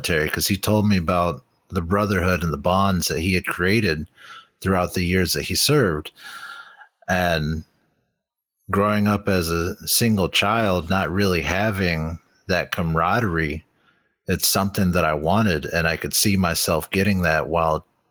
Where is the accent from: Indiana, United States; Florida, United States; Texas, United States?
Texas, United States; Temple; born there; now in Minnesota, United States; Well, I was born in Temple, Texas, moved up to Minnesota in 91, just in time for the blizzard. Never seen snow in my life until then.